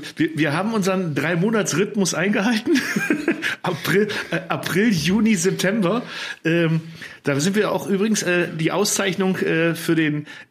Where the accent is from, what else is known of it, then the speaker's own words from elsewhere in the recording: Frisia, Germany; ich als Friese, ich bin ja die 033 Bierflaschen gewohnt.